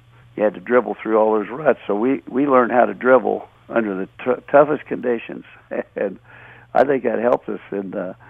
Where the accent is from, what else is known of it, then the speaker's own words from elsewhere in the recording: Anderson, Indiana, United States; Anderson won the state championship in 1937 and 1939. Well, both of those years were my growing up years